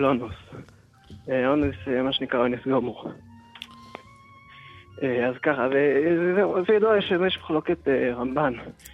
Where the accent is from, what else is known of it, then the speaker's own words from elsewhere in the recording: Jerusalem, Jerusalem District, Israel; מירושלים.